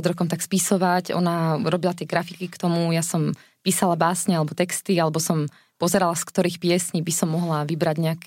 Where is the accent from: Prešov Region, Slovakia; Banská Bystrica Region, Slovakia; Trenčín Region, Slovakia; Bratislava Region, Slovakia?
Trenčín Region, Slovakia; Považská Bystrica; My sme susedky z Povazkej Bystrice vlastne.